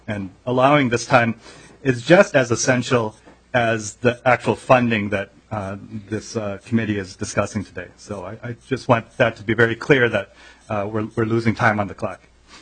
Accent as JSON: {"language": "English", "town": "Hopkins", "region": "Minnesota", "country": "United States", "said": "I'm from Hopkins, Minnesota."}